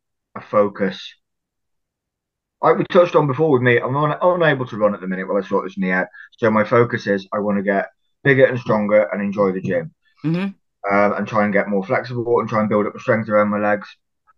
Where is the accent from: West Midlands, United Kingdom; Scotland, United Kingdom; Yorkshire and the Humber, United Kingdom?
West Midlands, United Kingdom; Bishop's Castle; So I moved back to my hometown, Bishop's Castle, finished the relationship I was in, living on my own